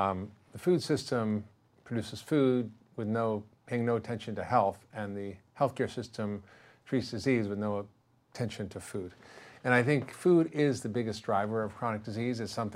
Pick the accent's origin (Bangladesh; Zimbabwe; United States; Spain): Spain; I grew up in Spain. My parents lived there for 11 years after the war.